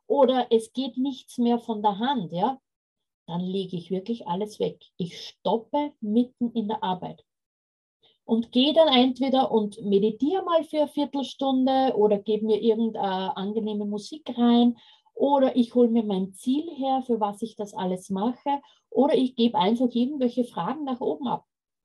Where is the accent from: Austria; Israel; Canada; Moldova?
Austria; Und ich komme übrigens aus Österreich, habe ich auch noch nicht gesagt, ja. Also es ist ein anderes Land und ich liebe das Meer.